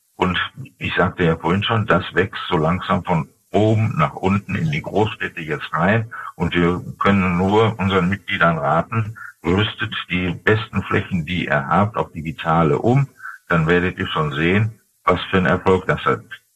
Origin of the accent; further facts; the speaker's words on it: Dortmund, North Rhine-Westphalia, Germany; zum Beispiel in meiner Heimatstadt Dortmund nur in Fußgängerbezirken